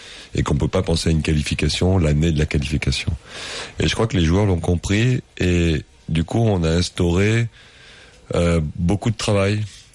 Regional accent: France; Je sais qu'on est français et qu'on aime bien la révolution

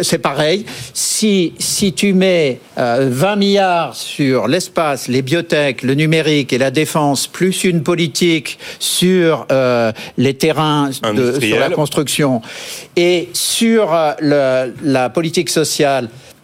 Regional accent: France; Je suis français, moi.

